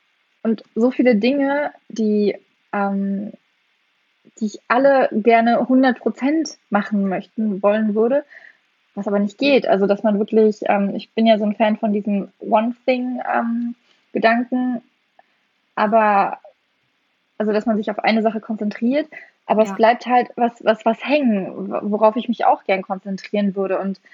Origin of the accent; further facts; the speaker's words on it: East Germany, Germany; also ich bin ja im Osten groß geworden